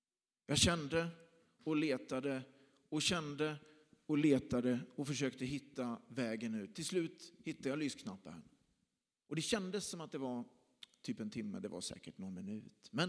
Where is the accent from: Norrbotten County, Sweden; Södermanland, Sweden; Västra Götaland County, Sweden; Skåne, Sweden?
Västra Götaland County, Sweden; Lidköping; Så jag gick in i alla lokaler i skolor i centrala Lidköping där jag växte upp.